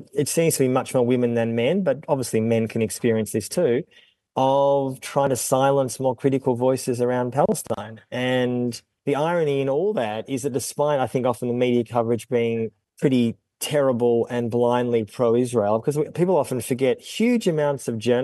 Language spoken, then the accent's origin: English; Melbourne, Victoria, Australia; when I was growing up in Melbourne, I grew up in Melbourne in the mid-70s and 80s